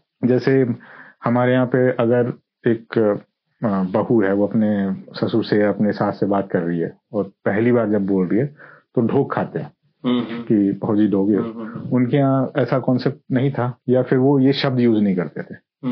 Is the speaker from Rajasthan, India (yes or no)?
yes; Rajasthan, India; Love marriage भी, और वो मेरी वाइफ पंजाब से और मैं राजस्थान से हूँ।